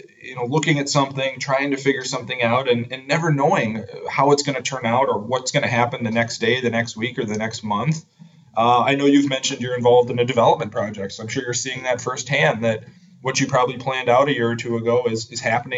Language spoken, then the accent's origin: English; Madison, Wisconsin, United States; my wife, who's from Minneapolis, and I grew up in Madison, Wisconsin, had always thought about moving back to the Midwest.